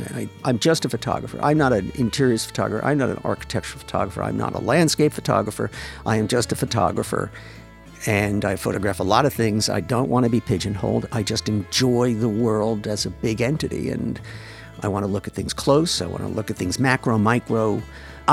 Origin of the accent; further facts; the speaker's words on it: Bayonne, New Jersey, United States; And I'm from Bayonne, New Jersey. We didn't ski much.